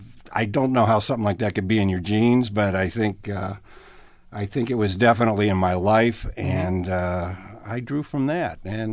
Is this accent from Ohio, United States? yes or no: yes; Cleveland, Ohio, United States; now in Cincinnati, United States; being an Ohio boy altogether, I live in Cincinnati, I have an office here, I grew up in Cleveland